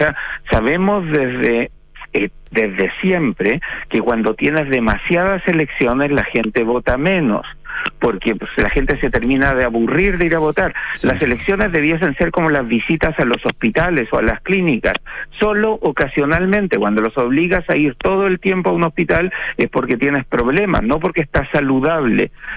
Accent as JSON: {"language": "Spanish", "country": "Chile", "said": "a nosotros nos gusta como chilenos"}